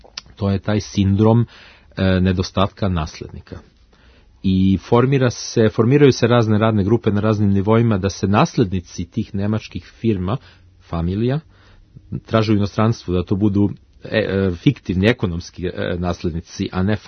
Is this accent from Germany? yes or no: yes; Hanover, Lower Saxony, Germany; Moj rodni grad Hanover je uglavnom se sastoji od male i srednje proizvodnje.